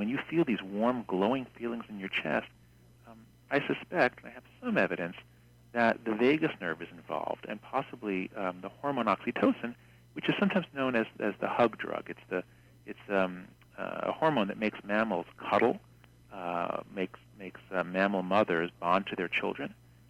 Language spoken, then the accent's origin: English; United States; So it's a whole new set of sensitivities that I, as an American, just didn't have.